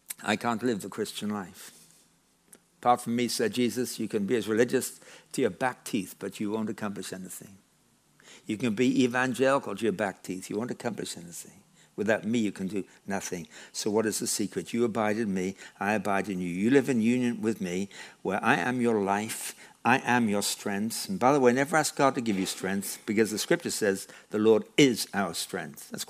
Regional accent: England, United Kingdom; moved away as an adult; When I was 18, growing up in England, I grew up on a farm, and I left school

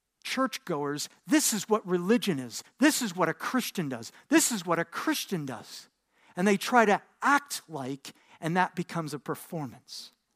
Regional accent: New York, United States; accent: New York; I'm originally from New York. And every once in a while, you hear the New York accent come out.

